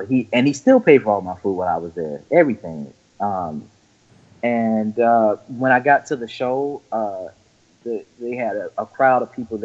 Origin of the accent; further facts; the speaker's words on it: Alabama, United States; So I went to my home state, Alabama, to do a guest posing. I had maybe three people come and speak to me the whole time from the place I grew up.